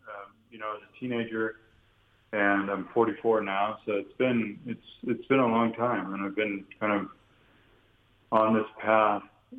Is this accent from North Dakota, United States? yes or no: yes; North Dakota, United States; I grew up in the Midwest, so in a small town in North Dakota.